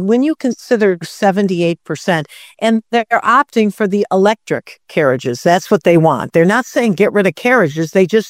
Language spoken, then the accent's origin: English; New York, United States; so heartbreaking for me to witness as a New Yorker for decades.